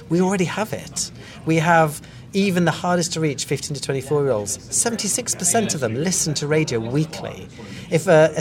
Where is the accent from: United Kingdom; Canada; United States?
United Kingdom; Aberystwyth, Wales; You know, I'm from Aberystwyth.